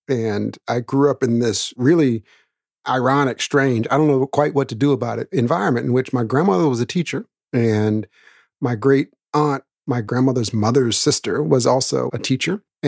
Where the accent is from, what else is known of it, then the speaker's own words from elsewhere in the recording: Daytona Beach, Florida, United States; born there; I was born in Daytona Beach, Florida.